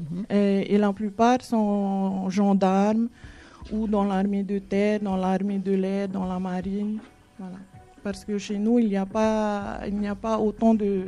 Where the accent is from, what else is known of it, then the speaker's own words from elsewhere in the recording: French Polynesia; moved away as an adult; now in France; Alors, j'ai vécu depuis ma naissance. Je suis née en Polynésie. Et ça fait bientôt 6 ans que je suis ici en France.